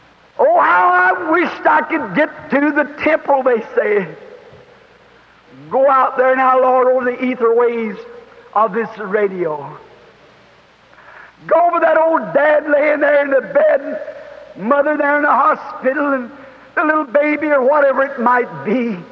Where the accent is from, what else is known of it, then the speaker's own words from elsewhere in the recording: the South, United States; I had no education. And I'm a Southerner and I mess my words all up.